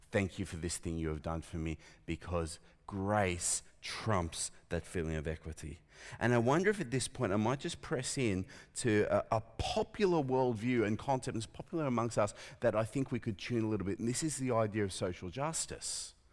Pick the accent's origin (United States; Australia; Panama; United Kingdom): Australia; New South Wales; But I'm not white. I grew up in Western Sydney. I'm a working class guy. I'm the son of a mixed race couple who came to Australia from apartheid South Africa. My dad's coloured, my mum's white